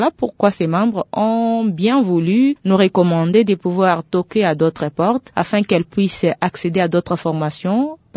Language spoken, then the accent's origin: French; Kasaï-Central, DR Congo; Surtout ici chez nous au Kasaï Central, messieurs les journalistes.